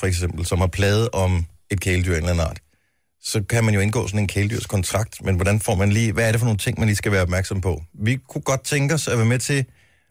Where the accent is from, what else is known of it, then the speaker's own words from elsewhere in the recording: Region of Southern Denmark, Denmark; Jeg elsker stadigvæk Brunsviger, fordi jeg er fra Fyn, og jeg siger camping.